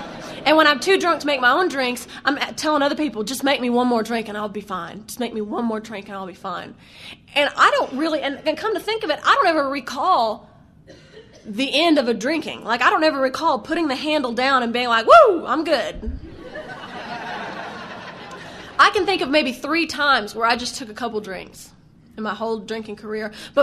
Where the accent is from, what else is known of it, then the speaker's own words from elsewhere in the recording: the South, United States; accent: Southern; Good God, my accent's coming out really bad, isn't it? I don't even think I sound this Southern when I'm in the South.